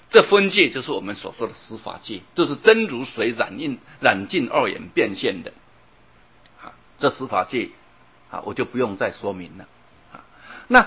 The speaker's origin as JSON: {"language": "Chinese", "town": "Luodong", "region": "Yilan County", "country": "Taiwan", "said": "现在我们乡下就是这样，左右两边都可以开，尤其我们罗东，哎呀，我一回去啊，真的很害怕"}